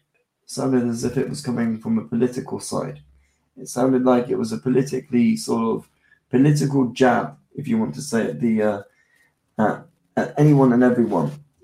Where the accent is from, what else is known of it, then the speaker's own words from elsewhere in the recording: England, United Kingdom; as an Englishman myself